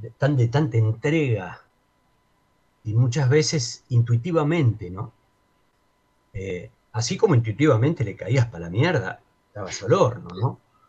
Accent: Argentina; como padres, hermanos, como argentinos

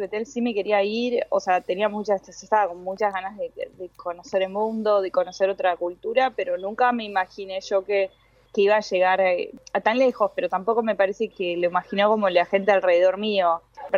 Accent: San Martín de los Andes, Neuquén, Argentina; also born or lived in Buenos Aires; Yo hice la primaria en el FASTA, que fue cuando nos mudamos de Buenos Aires a San Martín de los Andes, y el secundario lo hice en el CEPEN 28

